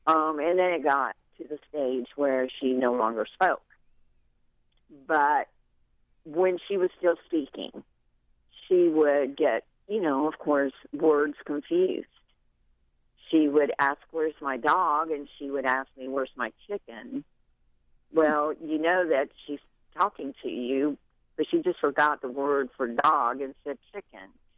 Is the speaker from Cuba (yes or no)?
yes; Cuba; My mother, we're from Cuba, so she spoke English and Spanish.